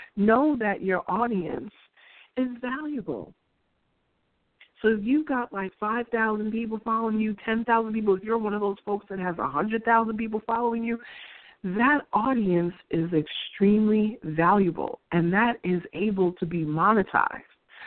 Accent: Queens, New York, United States; Damon John is from my hometown in Queens

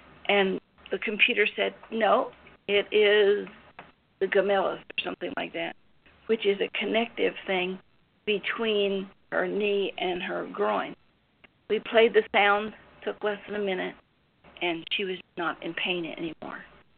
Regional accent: Appalachia, United States; I was raised in Appalachia, up in the hills on a Scrabble farm, you know, raised corn and whatever, had some pigs.

